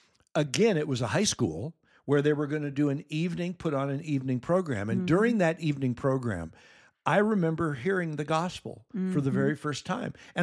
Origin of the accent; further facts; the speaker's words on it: Minnesota, United States; And so we both were born and raised in Minnesota, USA, and we've lived in the United States our entire lives.